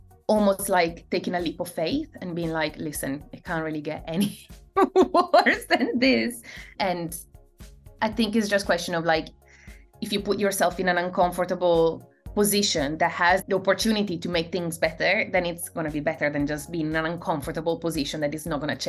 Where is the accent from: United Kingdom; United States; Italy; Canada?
Italy; Schio, Veneto; I grew up in Italy, in a relatively small town at the bottom of the Italian Little Alps, which is called Schio. It's in the province of Vicenza, and it's the typical, you know, Italian small town where everybody knows each other.